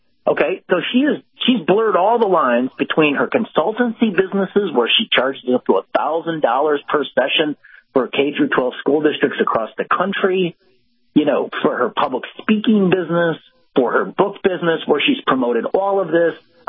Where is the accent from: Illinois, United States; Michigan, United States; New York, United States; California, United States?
Illinois, United States; Well, as you know, I'm from Illinois. It is the Super Bowl of corruption.